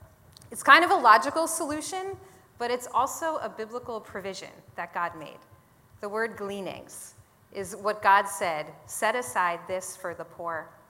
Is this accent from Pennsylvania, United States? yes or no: yes; Pennsylvania, United States; moved away as an adult; now in Burbank, United States; I moved from Pennsylvania to Burbank and didn't really know anyone but this guy that I was dating.